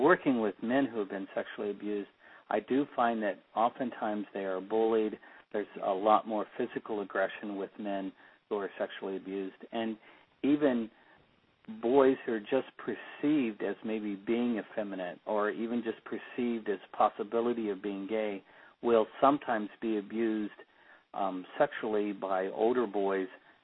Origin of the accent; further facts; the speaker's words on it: Ohio, United States; I grew up in the Midwest, in Ohio, and with a very conservative, fundamentalist Christian family.